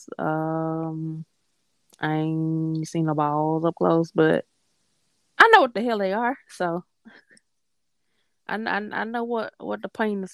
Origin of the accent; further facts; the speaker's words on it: Mississippi, United States; I'm not from New Orleans. I'm from Mississippi. I just happen sometimes that New Orleans, it comes through when I'm talking.